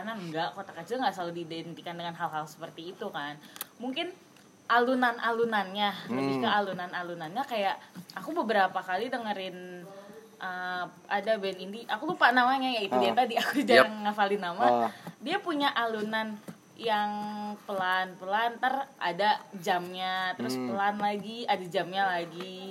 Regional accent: Jakarta, Indonesia; now in Jember, Indonesia; Asal aku dari ibu kota

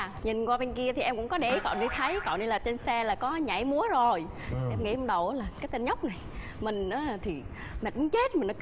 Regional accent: Da Nang, Vietnam; hiện tại là nhân viên văn phòng và em đến từ Đà Nẵng.

